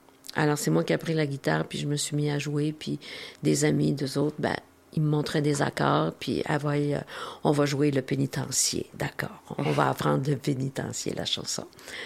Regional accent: Saguenay, Quebec, Canada; Oui, pas longtemps, mais j'ai grandi

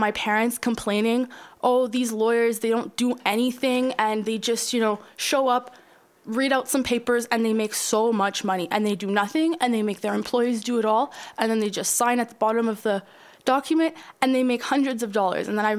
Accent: Sudbury, Ontario, Canada; now in Montreal, Canada; Just for some context, I come from Sudbury, Ontario. Shout out, love this place. And it's about 4 hours north of Toronto.

